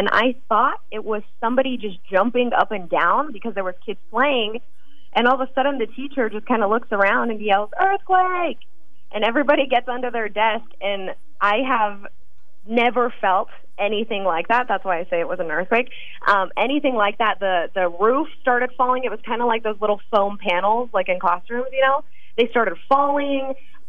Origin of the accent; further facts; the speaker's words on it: Santa Maria, California, United States; Well, so I'm from California, Central Coast, California, and I think it was the 2003, the San Simeon earthquake. It was felt in my hometown of Santa Maria